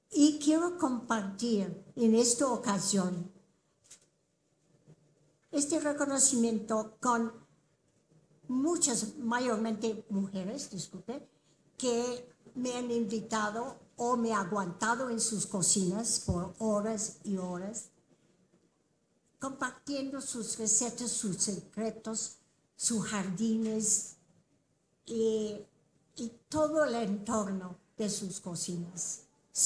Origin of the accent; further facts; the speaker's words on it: United Kingdom; accent: English; now in Mexico; Mi acento inglés es notable, discúlpeme, tantos años en México, qué barbaridad.